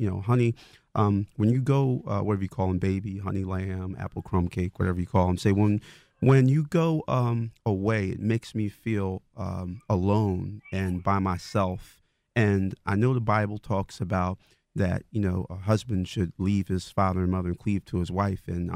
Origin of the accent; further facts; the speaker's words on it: Philadelphia, Pennsylvania, United States; now in New Jersey, United States; Myself, I'm from Philadelphia. I grew up in Philly. I'm the same way. I moved to New Jersey